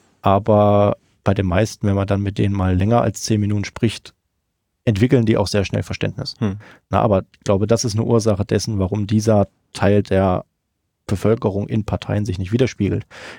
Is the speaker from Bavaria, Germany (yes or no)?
no; Thuringia, Germany; Ich bin überhaupt als Thüringer auch gar kein Freund vom Sachsen-Bashing